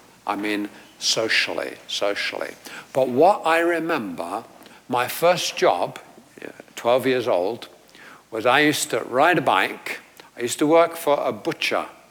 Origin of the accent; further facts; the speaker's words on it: London, United Kingdom; When I grew up in London, which was tremendously fragmented